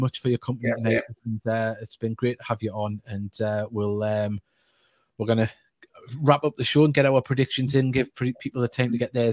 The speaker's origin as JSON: {"language": "English", "region": "Wales", "country": "United Kingdom", "said": "We're Welshman."}